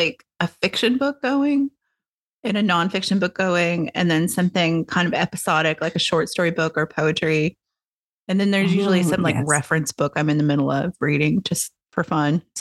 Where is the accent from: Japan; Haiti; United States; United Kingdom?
United States; the South; And as a Southerner, you know, like the magnolia tree was been murdered.